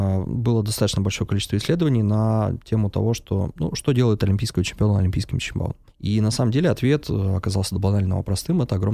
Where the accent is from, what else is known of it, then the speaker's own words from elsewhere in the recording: Russia; я вот парень из России, люблю готовить кофе, умею.